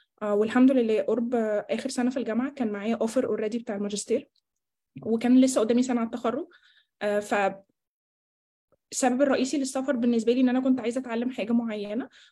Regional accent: Beni Suef, Beni Suef Governorate, Egypt; خليني اقول الاول ان انا مش عايشه في القاهره، فانا فكره السفر بالنسبه لي بدات من ان انا من بني سويف، صعيد شويه تحت من القاهره، جنوب مصر اكتر.

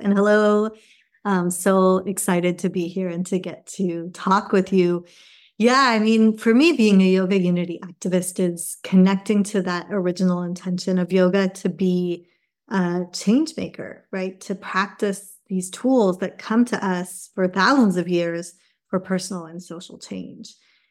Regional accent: Los Angeles, California, United States; also born or lived in England; I'm mixed. I was born in England and my mother is British and my father is Indian and I grew up in LA.

